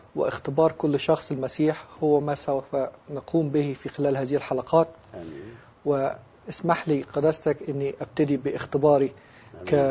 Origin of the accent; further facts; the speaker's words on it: Alexandria, Alexandria Governorate, Egypt; born there; أكبر الأولاد في أسرة مسلمة ملتزمة من مواليد الأسكندرية في مصر، وقد نشأت كما ذكرت في أسرة مسلمة ملتزمة